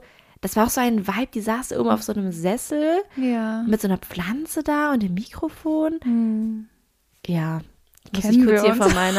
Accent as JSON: {"language": "German", "town": "Lampertheim", "region": "Hesse", "country": "Germany", "said": "sie war tatsächlich auch mal in Lambertheim, wo ich herkomme."}